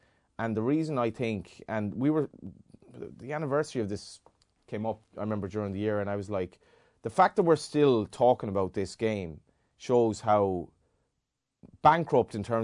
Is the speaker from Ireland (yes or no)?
yes; Ireland; growing up in Ireland, rural Ireland